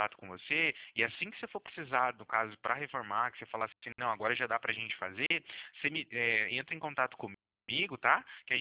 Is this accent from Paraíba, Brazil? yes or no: no; Cornélio Procópio, Paraná, Brazil; eu sou no caso do Paraná. Eu sou de Cornélio Procópio, próximo à cidade de Londrina.